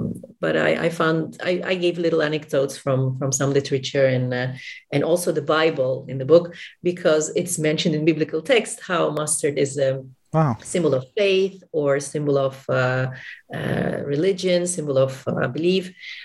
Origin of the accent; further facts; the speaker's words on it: Istanbul, Turkey; English is a second language; because I'm from Istanbul, Turkey, so I've even extended his collection just a slightly bit.